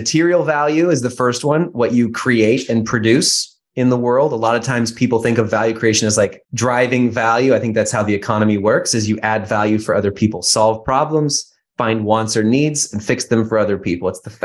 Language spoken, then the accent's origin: English; Seattle, Washington, United States; now in Phoenix, United States; Well, we have a house here in Phoenix. I'm from Seattle originally, north of Seattle.